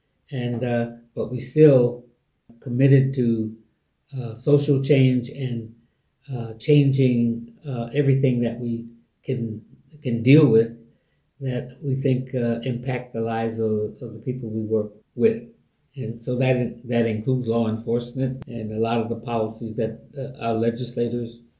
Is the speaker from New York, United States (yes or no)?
yes; Witherby, New York, United States; Looking at upstate New York, where most of those prisons were built, from, you know, in my hometown area, as a matter of fact, they built one of those prisons right across the street from my home in Witherby.